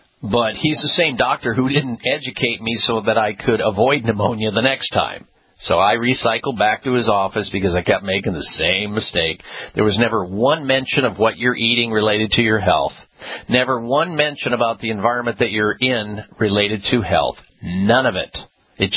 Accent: Midwest, United States; Growing up in the Midwest, eating a lot of dairy foods, that's a no-no for asthmatics usually.

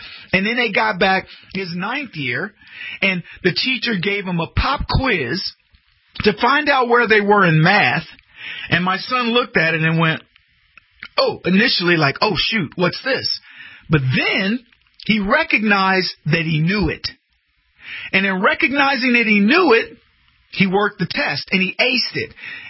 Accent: United States; I'm proudly American.

